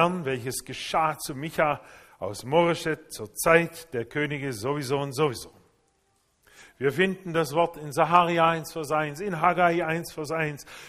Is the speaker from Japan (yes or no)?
yes; Japan; In meiner Kindheit in Japan, da hatten wir freien Zugang, das ist Asien, freien Zugang zu allen Feuerwerkskörpern das ganze Jahr hindurch.